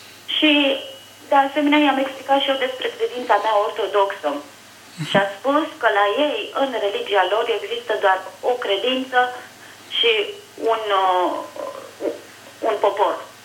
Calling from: United Kingdom; și vă sunt din Marea Britanie.

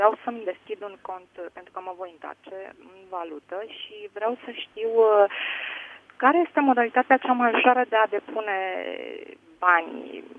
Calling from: Canada; Eu sunt din Canada

